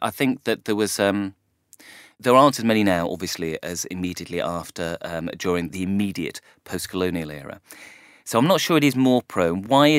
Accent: North West England, United Kingdom; I'm a Lancastrian. It's my tribe is from Lancashire in the British Isles. So I'm first Lancastrian. I'm second a British person. I'm third a European, you know.

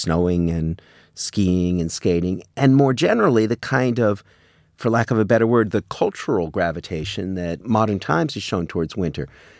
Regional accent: Montreal, Quebec, Canada; now in Miami Beach, United States; I was raised in Canada, in Montreal, which is, I suppose, one of, if not the coldest big city in the world. We get 6 feet of snow every year.

